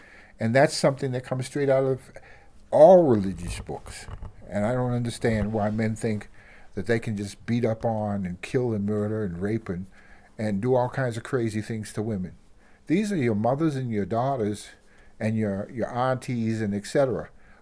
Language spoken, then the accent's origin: English; Gallup, New Mexico, United States; also born or lived in Boston; I'm not only from Gallup, I come from Boston